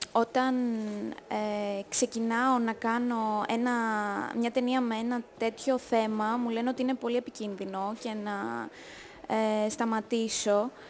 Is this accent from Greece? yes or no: no; Northern Turkey, Turkey; Εγώ λοιπόν τυχαίνει να είμαι από την ίδια περιοχή που είναι και ο ρόλος μου, η Μιάσε, είμαι από τη Βόρεια Τουρκία